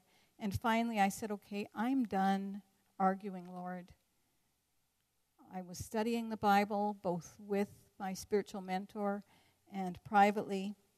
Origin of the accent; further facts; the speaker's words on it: Canada; Before that, I thought, I'm Canadian, I must be Christian. Don't know if I believe in God, but I'm Canadian, so that must make me a Christian.